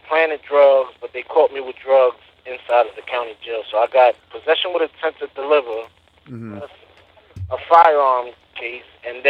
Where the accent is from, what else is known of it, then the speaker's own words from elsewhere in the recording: New York, United States; And I'm from New York, but I'm incarcerated in Pennsylvania.